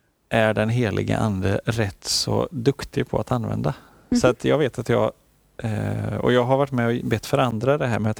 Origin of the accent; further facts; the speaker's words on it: Arvika, Värmland, Sweden; videobutiken i Arvika där jag är uppvuxen